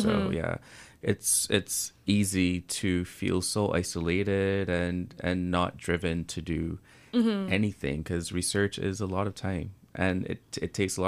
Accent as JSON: {"language": "English", "country": "Barbados", "moved": "yes", "said": "I am terrified of skating because I'm from Barbados."}